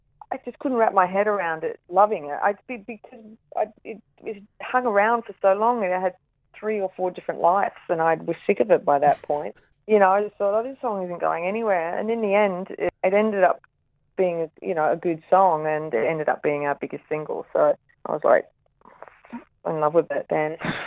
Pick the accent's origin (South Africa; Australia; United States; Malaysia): Australia; Perth, Western Australia; Perth was great. I always like doing my hometown.